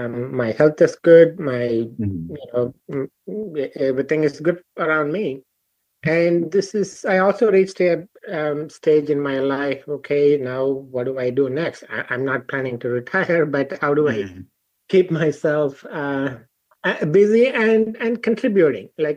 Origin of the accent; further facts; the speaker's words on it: India; moved away as an adult; now in United States; I'm an immigrant. I immigrated from India in the early 1980s. By education, I'm an engineer. I was educated back in India with degrees in computer science and electronics engineering. And then I came to the U.S. To pursue my master's degree in computer science.